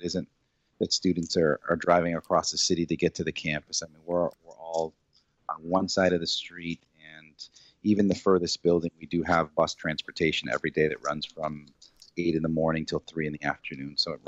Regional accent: Westfield, Massachusetts, United States; also born or lived in Holyoke; we came to Western Massachusetts, to the city of Holyoke. My father worked in Westfield, Mass. So we moved from Holyoke to Westfield, Mass. And the plan was after high school to get out of Westfield and never return.

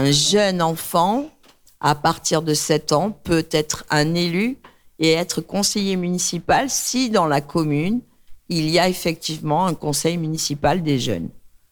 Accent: Nouvelle-Aquitaine, France; Alors, chez nous, en Gironde, on a le président du conseil départemental

